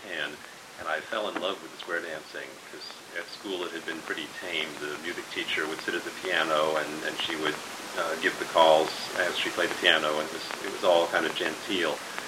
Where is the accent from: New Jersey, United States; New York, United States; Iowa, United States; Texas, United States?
New York, United States; New York City; born there; Okay, I was born in New York City.